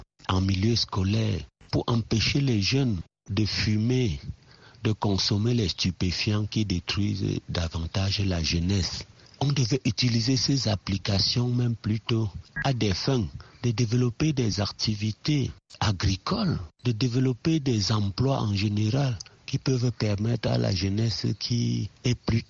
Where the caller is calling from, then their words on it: Bafoussam, West, Cameroon; depuis Bafoussam.